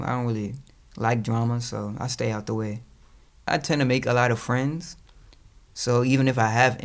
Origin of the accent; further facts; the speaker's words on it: Richmond, Virginia, United States; Like, I grew up in Jackson Ward.